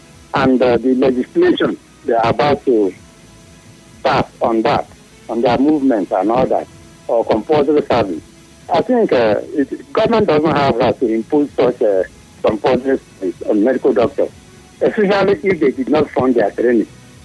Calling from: Edo, Nigeria; I'm calling from Edo.

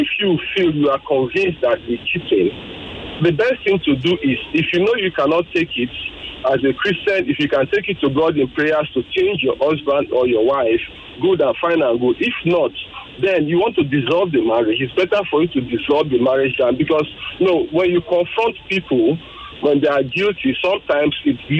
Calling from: Isheri Olofin, Lagos, Nigeria; I'm calling from Isheri Olofin.

